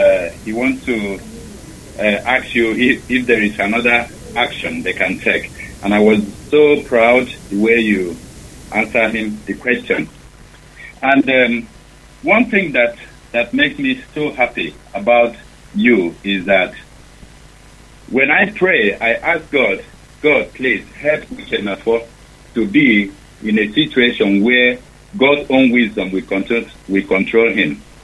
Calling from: Manchester, North West England, United Kingdom; I'm calling from Manchester.

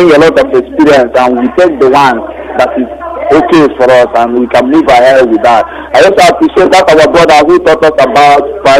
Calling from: Dakar, Senegal; I am calling from Dakar, Senegal.

